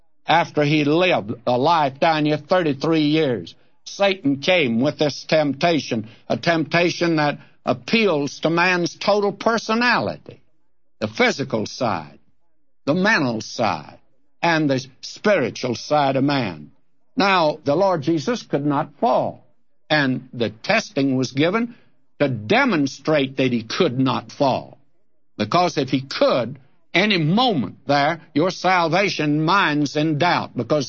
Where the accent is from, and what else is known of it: Texas, United States; born or raised there